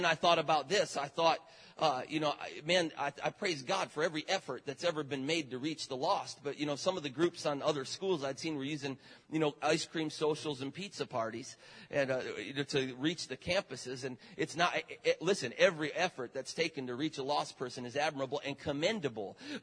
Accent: Parma, Ohio, United States; also born or lived in Cleveland; Now, I grew up in Cleveland, or Parma, right outside of Cleveland, Ohio.

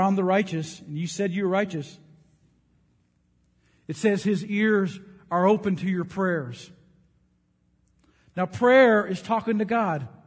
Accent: United States; I'm an American. We don't talk like that. I mean, we can barely even speak English.

